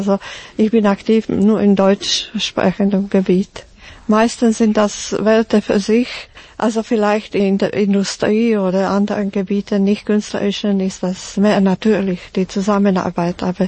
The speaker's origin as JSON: {"language": "German", "country": "Slovakia", "tie": "born or raised there", "moved": "as an adult", "lives_now": "Switzerland", "said": "Das sind meine Wurzeln. Ich komme aus der Slowakei und ja, das kann ich nicht leugnen und will nicht leugnen."}